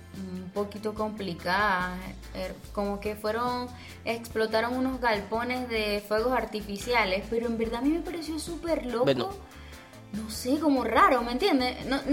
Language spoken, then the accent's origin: Spanish; Maracaibo, Zulia, Venezuela; aquí yo te voy a hablar maracucho, porque yo soy maracucha.